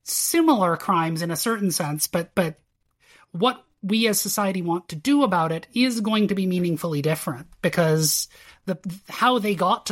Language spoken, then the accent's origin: English; United States; I'm doing something dangerous here and reading English law as an American.